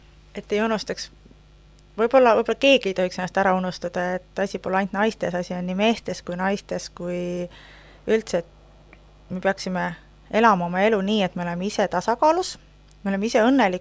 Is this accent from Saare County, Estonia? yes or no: no; Haapsalu, Lääne County, Estonia; Ma olen ise Haapsalus pärit